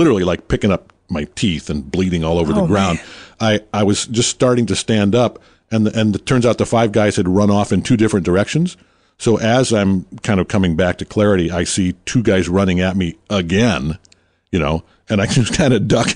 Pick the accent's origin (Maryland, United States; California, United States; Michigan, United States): Michigan, United States; Detroit; born there; And I was born in Motown, so.